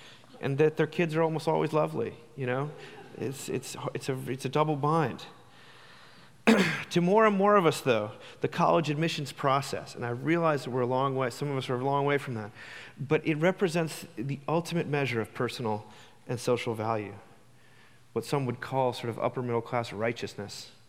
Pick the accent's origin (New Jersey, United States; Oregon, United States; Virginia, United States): Virginia, United States; Charlottesville; I'm coming from Charlottesville, Virginia, which is not unlike Nashville. In fact, we have a lot of Nashvillians in our town.